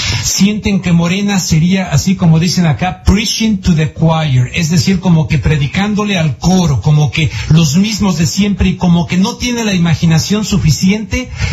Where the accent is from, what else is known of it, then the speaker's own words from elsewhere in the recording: Mexico; Me consta como reportero, y no solamente como reportero, sino como mexicano.